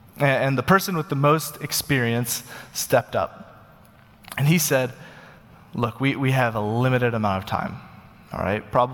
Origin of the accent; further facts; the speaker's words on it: Uganda; now in United States; I grew up as a missionary kid, and I loved my experience as a missionary kid. I cherished growing up in Uganda. And in fact, when we moved to the U.S., I didn't want to move to the U.S.